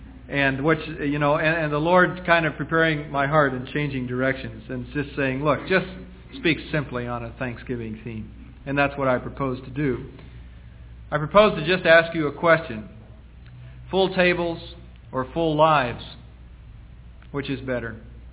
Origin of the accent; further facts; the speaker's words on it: United States; That I, as an American, that sit down to thank God for the blessings that I have in my freedom